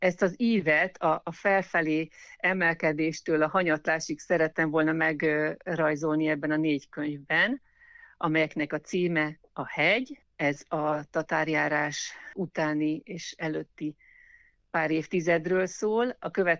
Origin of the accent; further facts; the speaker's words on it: Budapest, Hungary; now in Visegrád, Hungary; Valójában nem a szülőhazám, én Budapesten nőttem föl, és amikor férjhez mentem, és már egyre jobban bővült a családunk, akkor döntöttünk úgy, hogy elköltözünk Budapestről. Aha. A választásunk Visegrádra esett. Most már hát 19 éve lakunk itt